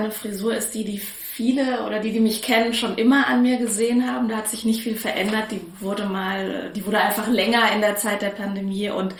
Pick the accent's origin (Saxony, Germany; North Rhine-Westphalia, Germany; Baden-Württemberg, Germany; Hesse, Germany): Hesse, Germany; Friedrichsdorf; Und ich bin in Friedrichsdorf aufgewachsen